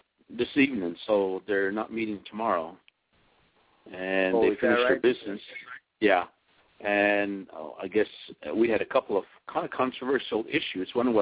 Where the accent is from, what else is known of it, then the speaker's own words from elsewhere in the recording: Shiprock, New Mexico, United States; Yeah, I'm from Shiprock.